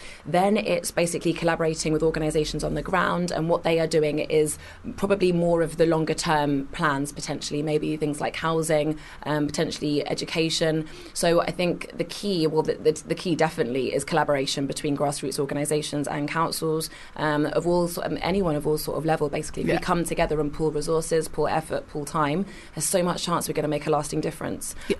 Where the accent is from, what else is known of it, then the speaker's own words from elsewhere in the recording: Kingston, London, United Kingdom; born there; I was born in Kingston in Surrey, went to uni, did all of that stuff